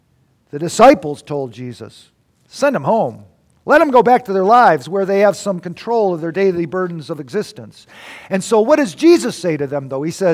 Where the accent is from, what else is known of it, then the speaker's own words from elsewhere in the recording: Detroit, Michigan, United States; because I was raised in Detroit.